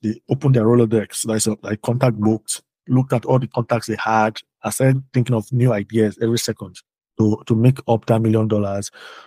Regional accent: Benin City, Edo, Nigeria; But I grew up in Benin City. And I grew up on campus.

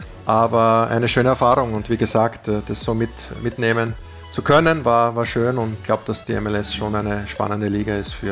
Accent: Burgenland, Austria; Ich komme aus dem Burgenland, ja, bin stolzer Burgenländer, stolzer Familienvater, drei Kinder

